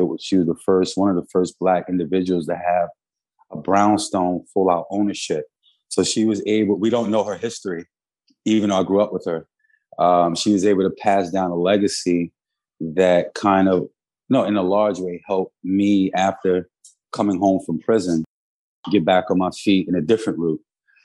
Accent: New York City, New York, United States; And so I grew up in Bedford-Stuyvesant, you know, which was like all boroughs and York City was just saturated in poverty, man, as a design.

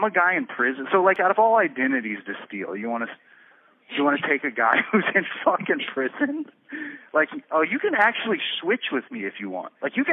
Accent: Florida, United States; But later he was like, I don't know how he knew that I was from Florida, because it's not in any of my other social media shit.

